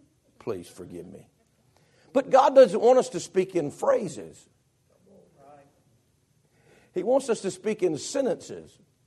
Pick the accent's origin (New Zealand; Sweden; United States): United States; When I think of a sentence as just an American, I think of a sentence.